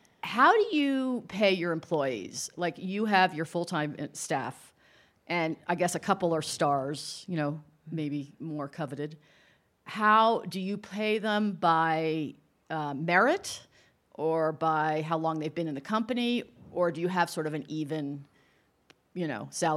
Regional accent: New York, United States; I'm from the New York area. I'm a big supporter of ABT.

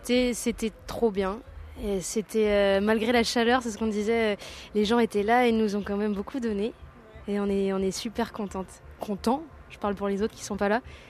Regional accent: Blain, Pays de la Loire, France; Moi, personnellement, je viens de Blain. C'est une petite ville juste à côté de Nancy, donc je suis bien locale.

